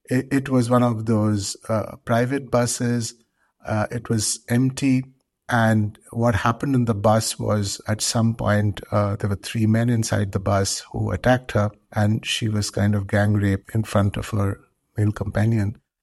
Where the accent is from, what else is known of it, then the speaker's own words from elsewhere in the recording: Kolkata, West Bengal, India; I'm from Calcutta.